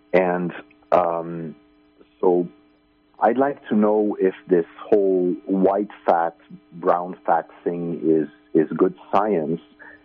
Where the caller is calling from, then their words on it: Finland; I'm calling from Finland.